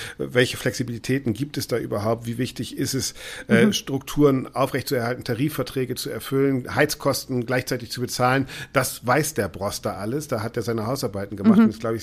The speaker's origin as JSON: {"language": "German", "region": "Bremen", "country": "Germany", "tie": "born or raised there", "said": "Also ich sehe das auch in meiner Heimatstadt in Bremen"}